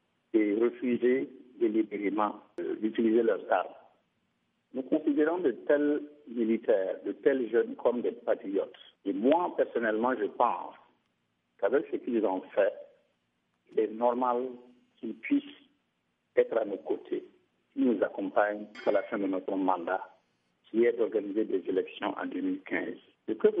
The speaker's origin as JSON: {"language": "French", "country": "Burkina Faso", "said": "nous sommes tous des Burkinabés et nous avons comme objectif de faire de notre pays un pays solidaire"}